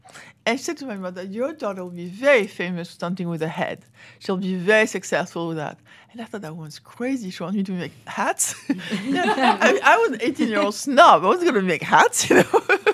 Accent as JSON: {"language": "English", "town": "Paris", "region": "Île-de-France", "country": "France", "tie": "born or raised there", "second_language": "English", "said": "In Paris."}